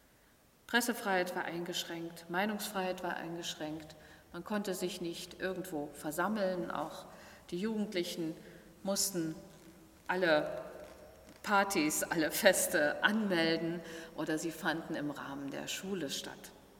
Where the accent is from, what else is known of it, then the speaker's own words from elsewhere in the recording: East Germany, Germany; Ich bin selber in der DDR-Zeit groß geworden